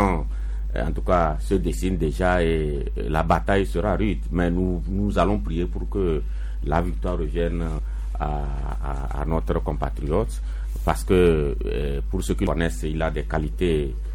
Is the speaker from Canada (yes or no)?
no; Togo; quand on est Togolais